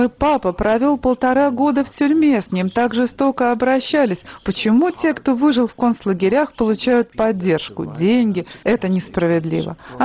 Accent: Wuppertal, North Rhine-Westphalia, Germany; сделал карьеру в моем родном городе Вупертале. То есть уже гораздо позже я понял, вот оно что, значит, мой город был весь заражен нацизмом.

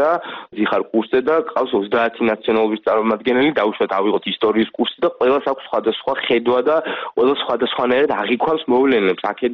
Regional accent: Kakheti, Georgia; მე წარმოშობით კახელი ვარ და ცოტა მაგონეს კახელს ბურგუნდია რაღაცით

